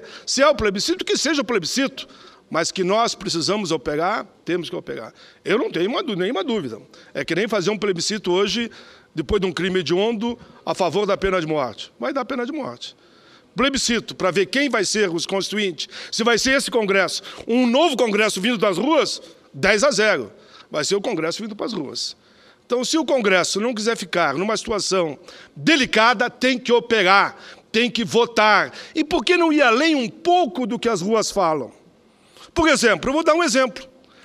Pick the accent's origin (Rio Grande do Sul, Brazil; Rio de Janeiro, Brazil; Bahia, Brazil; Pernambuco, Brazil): Rio Grande do Sul, Brazil; Canoas; Então, quero fazer um apelo na minha cidade, em Canoas